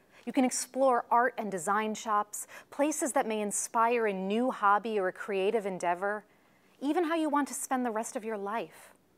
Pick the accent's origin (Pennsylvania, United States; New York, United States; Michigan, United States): New York, United States; New York City; For years, women in my hometown of New York City didn't have the right to walk into a restaurant and eat lunch alone